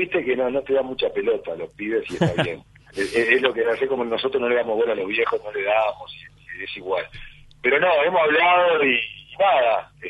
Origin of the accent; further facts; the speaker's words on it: Chile; moved away; yo me vine de Chile hace 3 años